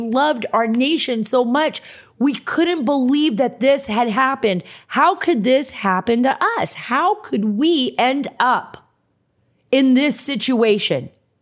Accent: Saudi Arabia; My life changed because I grew up in Saudi Arabia and I was familiar, you know, with the region

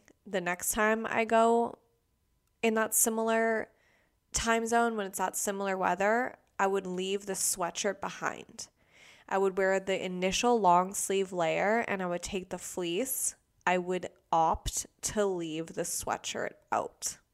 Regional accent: Los Angeles, California, United States; I am from Los Angeles

